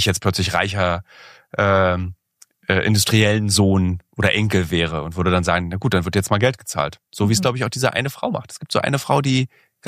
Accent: Berlin, Germany; das kann ich als Berliner, ich komme nicht aus einer industriellen Familie

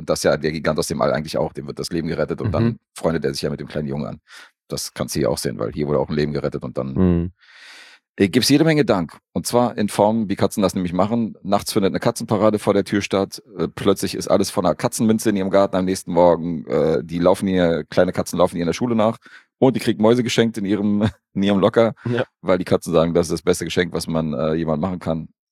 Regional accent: Serbia; Als ich, als Serbe, so.

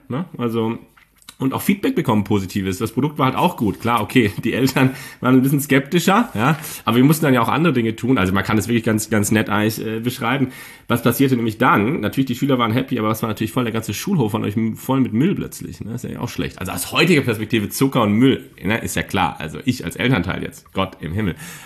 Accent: Freiburg, Baden-Württemberg, Germany; Meine Heimat, also ursprünglich komme ich ja her aus Freiburg, also aus dem Südwesten

